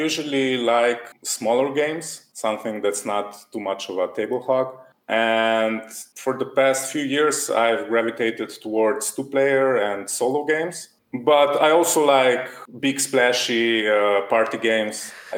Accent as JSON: {"language": "English", "country": "Slovenia", "second_language": "English", "said": "I come from Slovenia and I design games."}